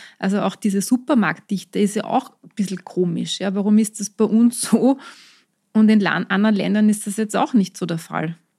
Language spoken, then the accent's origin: German; Austria; das ist nur bei uns in Österreich so, aber es ist trotzdem immer noch sehr viel, sehr billig bei uns